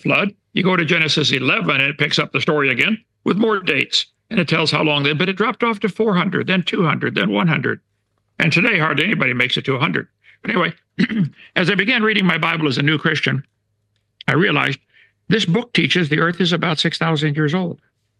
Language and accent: English; East Peoria, Illinois, United States; I was raised in Illinois, East Peoria.